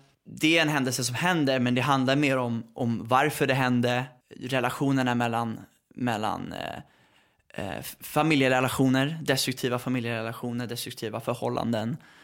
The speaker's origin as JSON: {"language": "Swedish", "town": "Värmdö", "region": "Stockholm County", "country": "Sweden", "tie": "born or raised there", "said": "eftersom jag är uppväxt på Värmdö"}